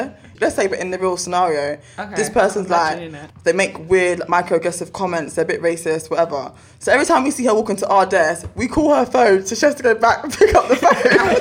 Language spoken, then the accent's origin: English; Shirley, England, United Kingdom; I'm from Shirley.